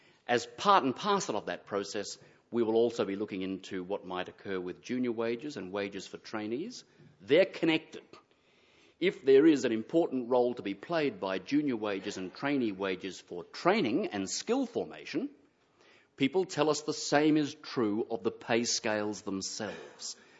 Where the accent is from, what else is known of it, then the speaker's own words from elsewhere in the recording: Australia; I will be very proud as an Australian